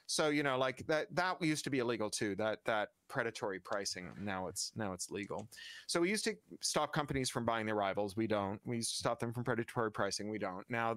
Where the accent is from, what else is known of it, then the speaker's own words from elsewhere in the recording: Toronto, Ontario, Canada; when I was a kid growing up in Toronto